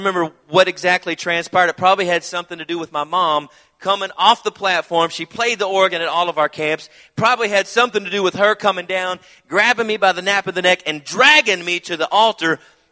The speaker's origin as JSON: {"language": "English", "region": "Kentucky", "country": "United States", "said": "Again, did I mention I'm from Kentucky?"}